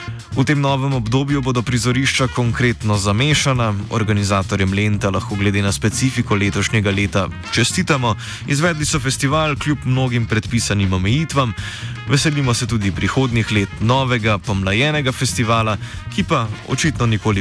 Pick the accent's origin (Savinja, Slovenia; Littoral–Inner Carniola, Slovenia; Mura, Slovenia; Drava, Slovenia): Drava, Slovenia; Maribor; smo imeli Mariborčani letos bolj malo vere v lent.